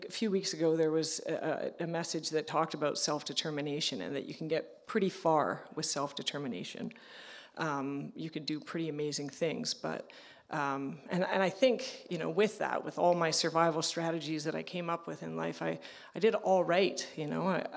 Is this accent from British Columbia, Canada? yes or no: yes; Vancouver, British Columbia, Canada; I have an older sister and a mom and a dad, and we grew up in Vancouver